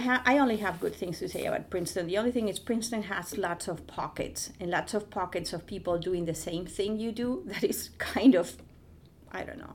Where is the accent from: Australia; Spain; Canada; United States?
Spain; English is a second language; I come from Spain and they don't do that.